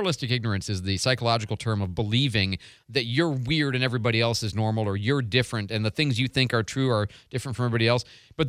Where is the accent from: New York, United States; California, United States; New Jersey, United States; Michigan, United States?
Michigan, United States; I grew up in Michigan. Went to U of I.